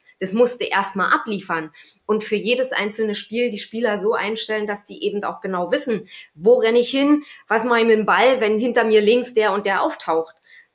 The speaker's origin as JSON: {"language": "German", "region": "Berlin", "country": "Germany", "said": "ich bin genetisch nicht dazu veranlagt, Bayern-Fan zu werden, als Berlinerin."}